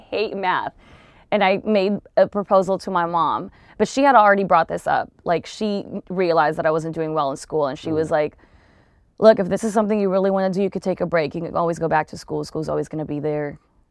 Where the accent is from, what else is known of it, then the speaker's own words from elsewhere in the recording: Long Beach, California, United States; I actually like made my way from doing Long Beach, because I'm from Long Beach.